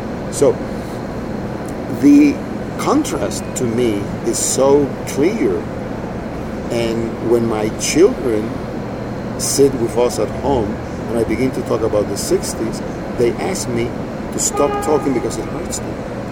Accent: Cuba; I come from Cuba having read the French symbolists in lousy, third-rate translations.

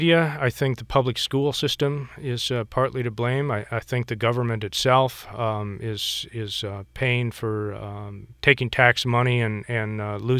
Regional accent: Midwest, United States; Yeah, I grew up in the Midwest, actually, in an area that Weyerhaeuser had clear-cut and deforested in the 1800s. And then when I moved out here to the Northwest, I discovered that Weyerhaeuser had beat me to it

